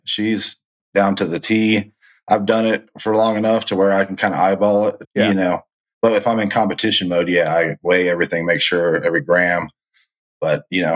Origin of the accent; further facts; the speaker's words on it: Florida, United States; No, I'm actually from Central Florida.